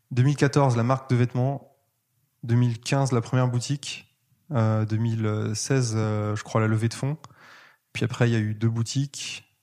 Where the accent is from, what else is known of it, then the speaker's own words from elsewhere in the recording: Grand Est, France; J'ai grandi en Alsace.